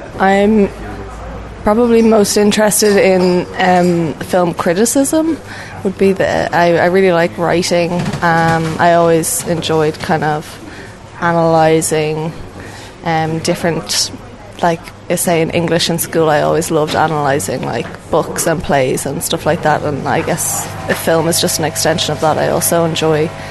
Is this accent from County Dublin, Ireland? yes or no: yes; Dublin, County Dublin, Ireland; I'm 23 and I'm from Dublin in Ireland.